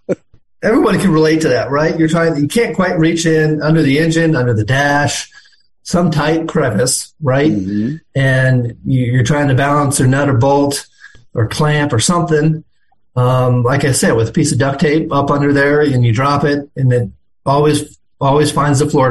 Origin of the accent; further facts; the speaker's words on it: Iowa, United States; We're from Iowa, right?